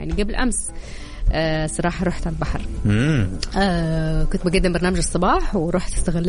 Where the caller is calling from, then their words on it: Riyadh, Riyadh Province, Saudi Arabia; من قلب الدوام 42 جنوب الرياض، متابعكم … الشمس عندنا بالرياض